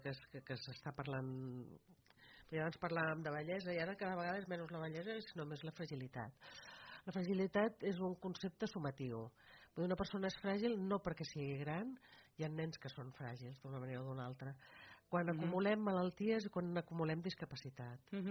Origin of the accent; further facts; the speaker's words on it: Catalonia, Spain; Jo sóc del Penedès i sóc pro vi, pro cava